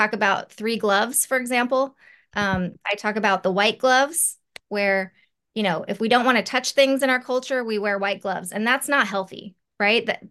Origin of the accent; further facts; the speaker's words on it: Los Angeles, California, United States; I grew up in Los Angeles, and people always decry, oh, Hollywood is, you know, going to hell in a handbasket, right?